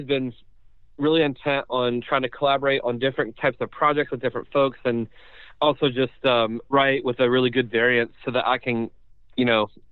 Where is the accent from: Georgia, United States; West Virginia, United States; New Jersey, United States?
West Virginia, United States; Montgomery; And so I grew up in very small-town America, a town of less than 1,500 people called Montgomery, West Virginia, in Fayette County.